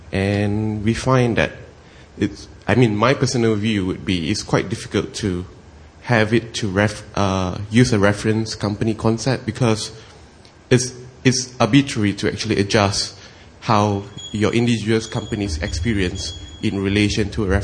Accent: Malaysia; from Malaysia, the regulator for the insurance companies.

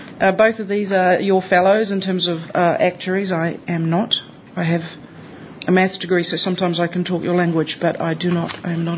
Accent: New Zealand; I am a Kiwi recently arrived here from the New Zealand Super Fund.

